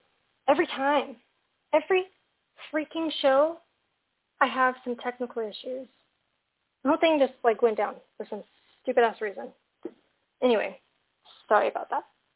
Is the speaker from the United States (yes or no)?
yes; California, United States; Oh, nice. I'm from California.